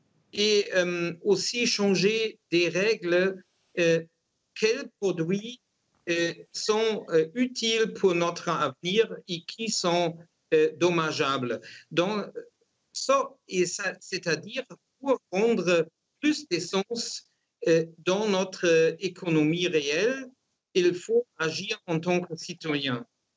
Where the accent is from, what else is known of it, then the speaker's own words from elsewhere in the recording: Germany; Chez nous, en Allemagne, on a la collaboration entre les syndicats et les propriétaires.